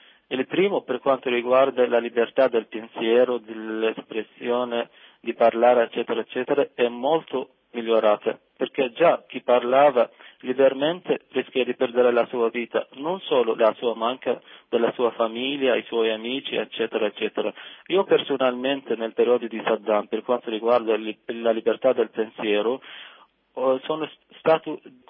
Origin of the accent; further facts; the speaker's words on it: Iraq; nessuno può dare una rosa al soldato che entra per invadere il mio paese. Per questo il mio sentimento era molto molto triste, come la maggioranza degli iracheni